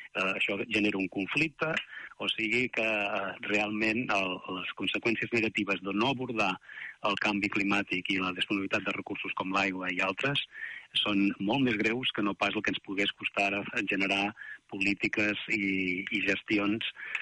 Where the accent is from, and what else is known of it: Girona, Catalonia, Spain; also born or lived in Barcelona / Montseny